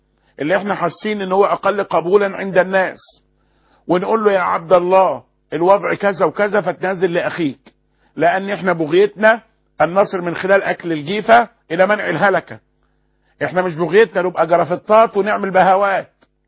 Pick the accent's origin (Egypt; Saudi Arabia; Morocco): Egypt